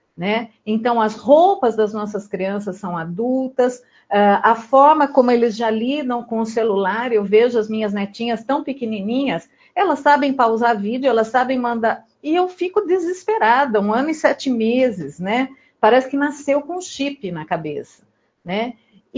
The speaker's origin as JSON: {"language": "Portuguese", "region": "São Paulo", "country": "Brazil", "tie": "born or raised there", "said": "Eu cresci em São Paulo, né? E às vezes a gente fala em São Paulo não tem infância."}